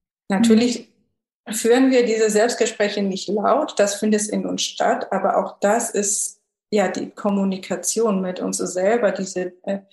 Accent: Georgia; now in Germany; ich komme ja aus Georgien

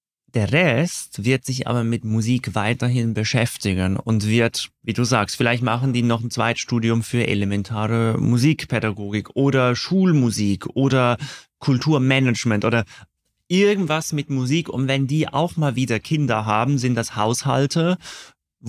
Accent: Switzerland; Ja, ich bin aus der Schweiz

